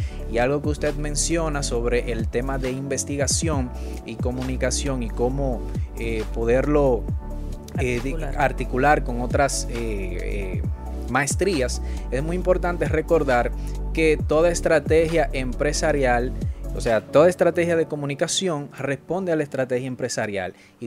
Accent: Santiago, Santiago Metropolitan Region, Chile; sí, soy de Santiago.

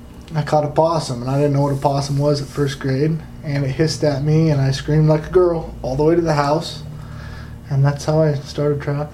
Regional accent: Wahoo, Nebraska, United States; I grew up there, yeah. That's where I grew up in Wahoo.

